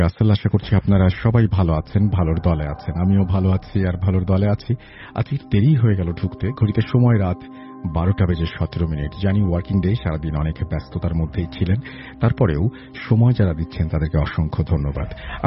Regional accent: Uttar Barabhita, Rangpur Division, Bangladesh; আমি এবার intermediate first ইয়ারে পড়ি। আমার বাড়ি কুড়িগ্রাম জেলা ফুলবাড়ি উপজেলা বড়ভিটা ইউনিয়নে, এবং আমার গ্রামের নাম উত্তর বড়ভিটা।

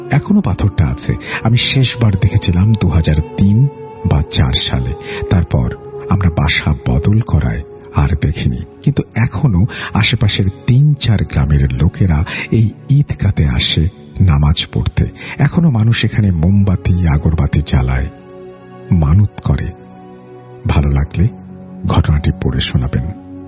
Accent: Sonaimuri, Chittagong Division, Bangladesh; now in Saudi Arabia; Saudi আরব থাকি, এবং আমার গ্রামের বাড়ি নোয়াখালী জেলার সোনাইমুড়ি থানা।

